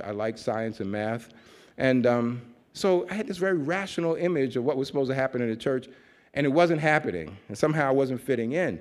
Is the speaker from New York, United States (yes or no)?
yes; New York City, New York, United States; I was bused to a white neighborhood in Queens, New York. I'm from New York. And every New Yorker is going to tell you at some point that they're from New York.